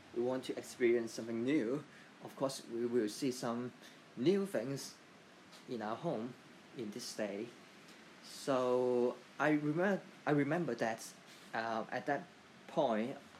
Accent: Hong Kong; from Hong Kong.

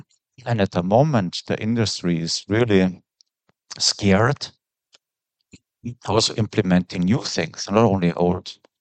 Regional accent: Bavaria, Germany; English is a second language; also born or lived in Ireland; I'm born and raised in Bavaria, countryside, farming, no English.

